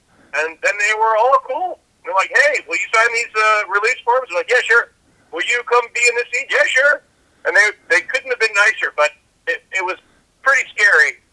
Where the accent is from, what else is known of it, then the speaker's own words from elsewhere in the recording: Alabama, United States; I went to LSU for 1 year, but I grew up in Alabama